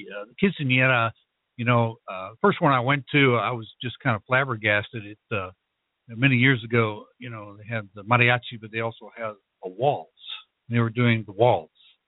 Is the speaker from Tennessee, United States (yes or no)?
no; Illinois, United States; now in Las Cruces, United States; After that, I went to law school at John Marshall Law School in Chicago, because I'm from Illinois.